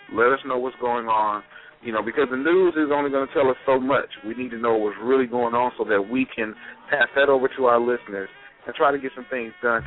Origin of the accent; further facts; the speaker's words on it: Mississippi, United States; We all know what a hurricane can do and how it can affect us. Trust us. We're all from Mississippi. Myself, I'm from the coast. I know firsthand what these hurricanes can do.